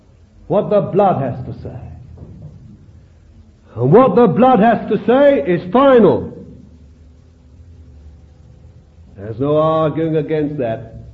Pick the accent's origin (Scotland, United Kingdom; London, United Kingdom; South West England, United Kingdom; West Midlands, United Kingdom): London, United Kingdom; Bethnal Green; born there; I told him I was born in Bethnal Green.